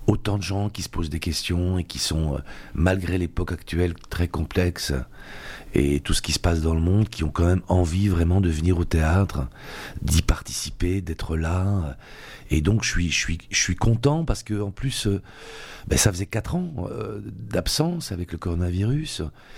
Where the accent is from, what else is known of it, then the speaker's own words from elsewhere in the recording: Belgium; je suis d'origine sicilienne et on faisait souvent un long voyage de Belgique, puisque je suis belge, pour aller en Sicile.